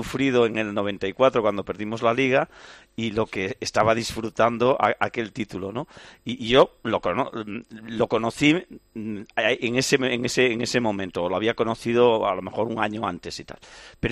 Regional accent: Galicia, Spain

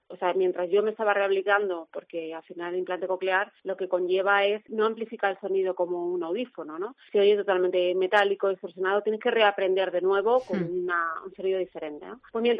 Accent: Almagro, Castilla-La Mancha, Spain; now in Madrid, Spain; me siento muy muy manchega, muy pues muy de Almagro, muy de Ciudad Real

